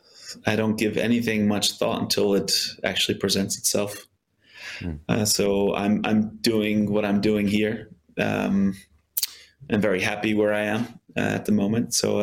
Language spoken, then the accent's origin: English; United States; I grew up in the States playing soccer